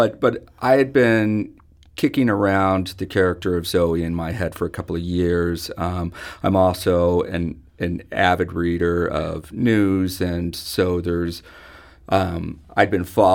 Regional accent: Wichita, Kansas, United States; Having grown up in Kansas, I mean, I grew up in Wichita, Kansas, which is the largest town in the state. But at the same point, I'm a grandson of farmers, and I went to school in a small town.

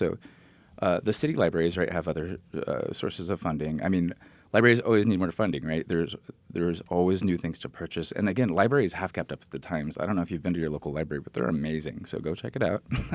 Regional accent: Drexel, United States; Because I know at my library growing up in Drexel, they had one staff person, one librarian who did everything

